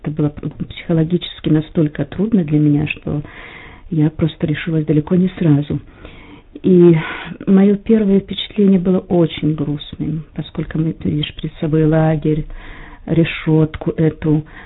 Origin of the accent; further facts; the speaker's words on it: Belarus; moved away as an adult; now in Czechia; Я родом из Белоруссии.